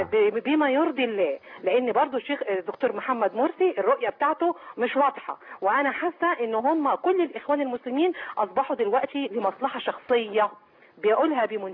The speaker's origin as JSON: {"language": "Arabic", "town": "Suez", "region": "Suez Governorate", "country": "Egypt", "said": "حضرتك انا من السويس"}